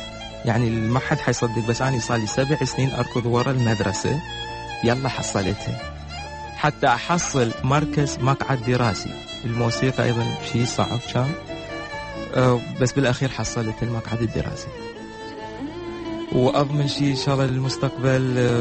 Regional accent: Iraq; أبقى عراقي وما راح أتغير والدتي عراقية أبويا عراقي وأنا أبقى عراقي فهويتي عراقية ثابتة

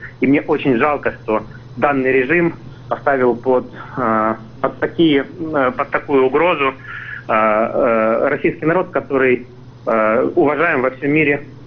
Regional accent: Donbas, Ukraine; also born or lived in London, United Kingdom; Я вернулся из Лондона, где учился экономике и собирался развивать свой родной Донбасс.

